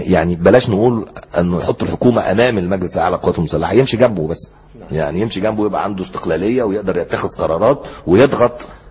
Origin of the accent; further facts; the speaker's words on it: Egypt; احنا طبعا كلنا كمصريين